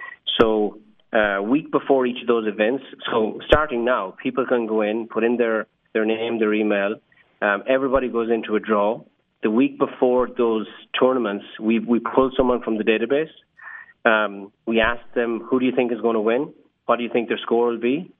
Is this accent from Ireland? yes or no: yes; Ireland; now in San Francisco, United States; the fact that I can stay connected to my family that's in Ireland, because that's where I'm from. I'm doing this from San Francisco.